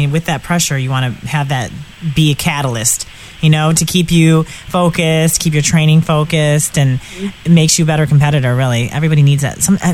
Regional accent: Michigan, United States; Except there's no way you're going to be running in Michigan because I'm from Michigan.

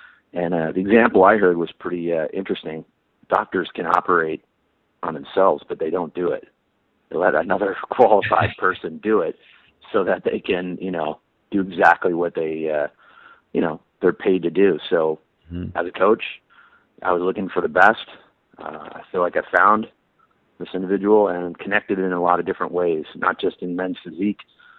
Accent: Pennsylvania, United States; born there; Well, I was born in Pennsylvania, so, you know, it was kind of cool to go back and, you know, win this prestigious you know, opportunity in Pittsburgh.

